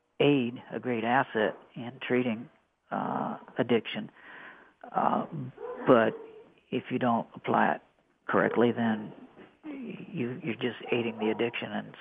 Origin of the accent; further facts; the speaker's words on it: Sidney, Ohio, United States; I came from not too far from where you are. I came from Sydney, Ohio.